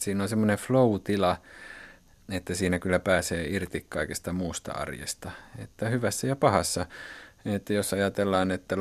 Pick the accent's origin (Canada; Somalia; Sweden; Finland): Finland; Kajaani, Kainuu; niin kuin minä kasvoin Kajaanissa